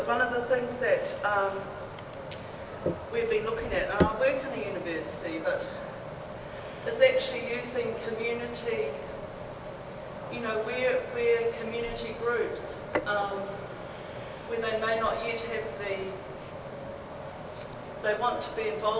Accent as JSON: {"language": "English", "country": "New Zealand", "said": "I'm from New Zealand."}